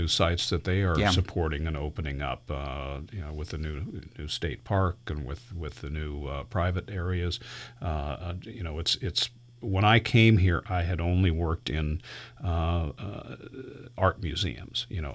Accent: West Coast, United States; now in Fredericksburg, United States; I grew up on the West Coast where history dates to, the 1870s or 80s as far as historic buildings

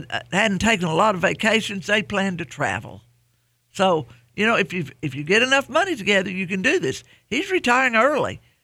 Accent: Texas, United States; I'm always thankful every day I'm a Texan because when I see the rest of the United States, it's not always good.

